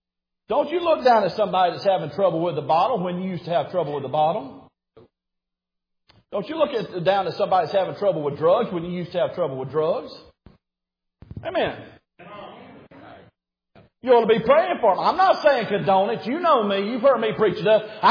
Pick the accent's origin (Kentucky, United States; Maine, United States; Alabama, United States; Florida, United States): Alabama, United States; Now, I'm come from Alabama. Them crazy people down there where I'm from, they talk about I'm not emotional.